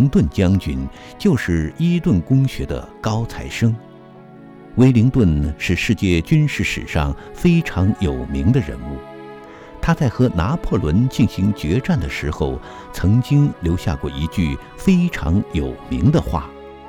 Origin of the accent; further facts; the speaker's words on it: China; 在我们中国人的观念中，贵族学校就应该享受贵族般的条件